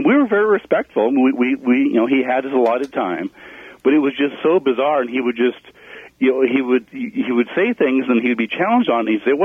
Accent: New Mexico, United States; ended up here in New Mexico, in my hometown, actually.

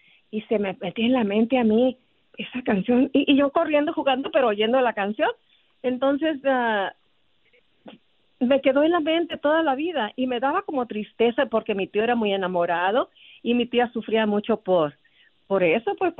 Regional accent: Sinaloa, Mexico; yo cuando era niña, allá en Sinaloa, ya ves que uno jugábamos en la calle

